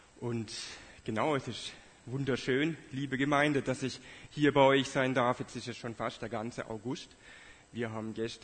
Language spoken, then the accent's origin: German; Southern Germany, Germany; moved away; wo wir jetzt als Deutsche aus Süddeutschland, so, das ist so mit das, was wir am meisten vermissen.